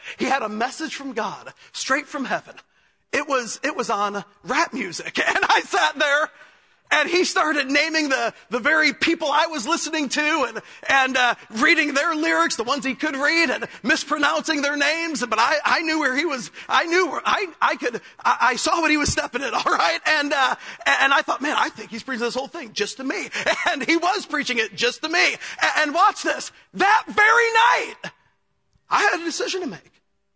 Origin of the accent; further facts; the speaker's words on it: Chicago, Illinois, United States; And but growing up in Chicago, I never went to church.